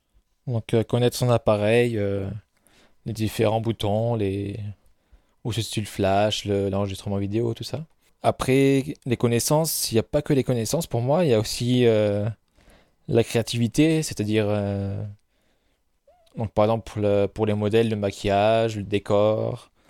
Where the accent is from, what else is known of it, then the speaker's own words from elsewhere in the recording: Briançon, Provence-Alpes-Côte d'Azur, France; je suis né à Briançon, j'ai toujours vécu donc ici, à part pour mes études où j'ai un petit peu bougé à Gap et à Aix. Et après, je suis revenu ici